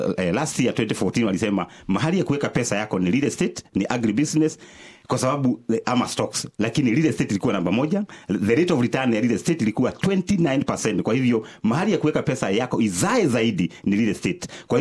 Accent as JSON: {"language": "Swahili", "country": "Kenya", "lives_now": "Australia", "said": "kutoka Kenya ama kutoka Afrika tumeona kuna mambo mengi sana tunaweza shukua hapa Australia"}